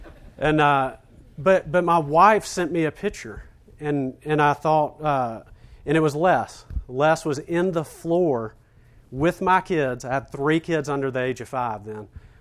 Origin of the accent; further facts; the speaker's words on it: Senatobia, Mississippi, United States; I grew up in Senatobia, Mississippi, a flaming racist.